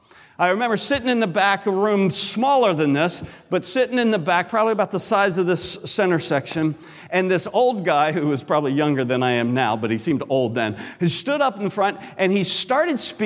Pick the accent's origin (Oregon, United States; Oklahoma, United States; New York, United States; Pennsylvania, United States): Pennsylvania, United States; Pennsylvania, which is where I grew up, did an annual trip to the beach called Ocean Getaway.